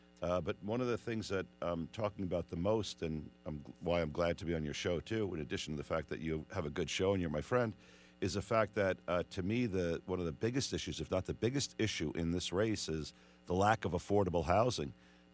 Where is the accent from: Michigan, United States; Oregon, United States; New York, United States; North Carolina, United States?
New York, United States; Queens; It worked for a guy, another guy from Queens like him. And I'm from Queens originally.